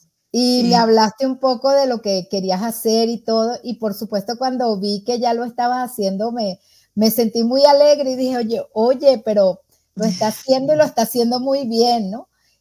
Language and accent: Spanish; Venezuela; moved away; después de que salí de Venezuela me tocó rodar por muchos lugares